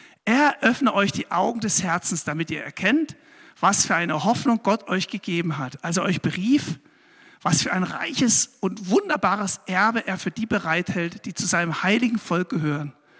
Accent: Saxony, Germany; Ich bin in Sachsen auf dem Dorf aufgewachsen.

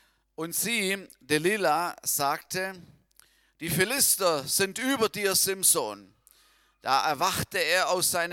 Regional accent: Baden-Württemberg, Germany; ich bin in der Volksmission groß geworden, hineingeboren sozusagen im Schwarzwald. Wenn ihr wisst, wo das ist, im tiefen Schwarzwald geboren.

